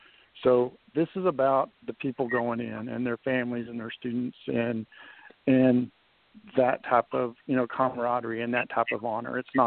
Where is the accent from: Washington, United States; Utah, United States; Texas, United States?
Texas, United States; And as us growing up in Texas and around Texas martial artists all our life, some of these folks we never heard of before.